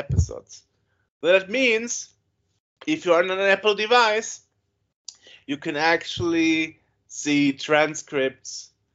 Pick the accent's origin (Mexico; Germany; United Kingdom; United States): Germany; accent: German; So doesn't have a problem with my German accent for some reason.